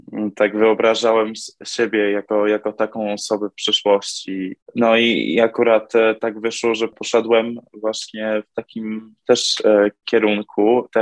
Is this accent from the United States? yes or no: yes; United States; moved away as an adult; now in Poland; Urodziłem się w Stanach i wychowałem się tam i tak naprawdę do 18 albo nawet 17 roku życia to ani razu nie przyszło mi do głowy, że może bym przeprowadził się do Polski i śpiewał.